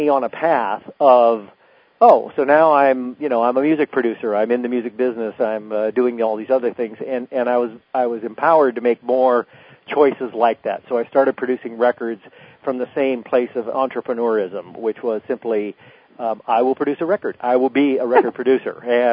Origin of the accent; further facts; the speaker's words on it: Rockford, Illinois, United States; in my hometown of Rockford, Illinois.